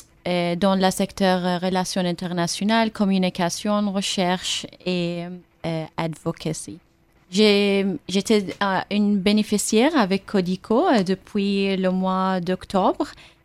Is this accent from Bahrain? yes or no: yes; Bahrain; French is a second language; moved away as an adult; now in France; je viens de Bahreïn. Bahreïn c'est un petit pays situé en le golfe Persique, c'est à côté... et Qatar, et c'est à côté Arabie Saoudite. J'ai fait mes études au Bahreïn, dans un polytechnique.